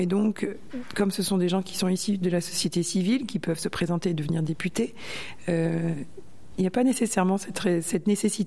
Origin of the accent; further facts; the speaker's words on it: Objat, Nouvelle-Aquitaine, France; born there; moved away; Moi, je suis née à Objat. Je suis partie quand j'étais assez jeune. J'ai suivi mes parents, évidemment.